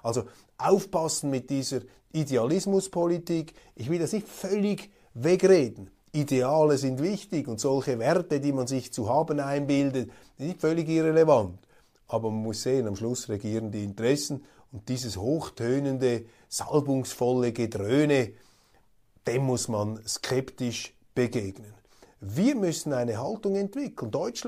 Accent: Switzerland; das sage ich als Schweizer

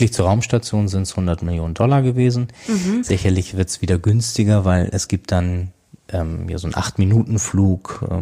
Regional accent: Kiel, Schleswig-Holstein, Germany; also born or lived in Preetz; Ja, ich bin in Preetz geboren und wir haben dann aber vor Kiel gewohnt.

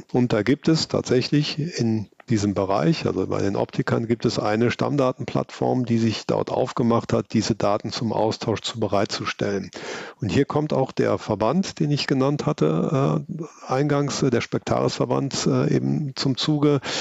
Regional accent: Cologne, North Rhine-Westphalia, Germany; Klar, als Kölner

